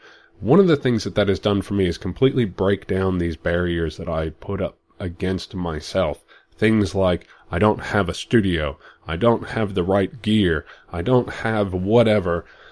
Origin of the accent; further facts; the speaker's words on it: United States; now in Australia; I am an American living in Australia, just west of Brisbane, so hello from the great southern hemisphere.